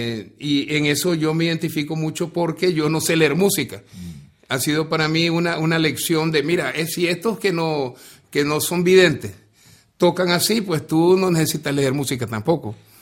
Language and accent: Spanish; León, Nicaragua; born there; León, que es la ciudad donde yo nací